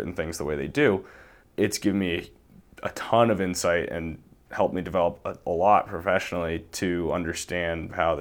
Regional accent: Boston, Massachusetts, United States; I'm 22 years old. I grew up in the Boston area.

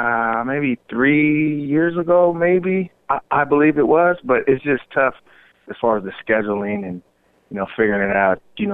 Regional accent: Washington, United States; recruiting in Seattle, Washington, where it's my home state, where I'm loved

